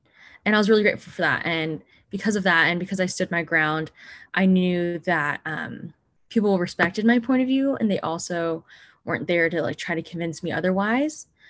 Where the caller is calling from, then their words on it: San Diego, California, United States; I was saying, hi, I'm coming from San Diego.